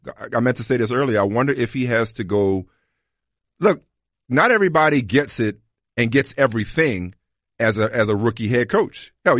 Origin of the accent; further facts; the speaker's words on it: Louisiana, United States; plenty of places in Louisiana, and I hope it's not just me, that I ain't never heard of. And that's my home state.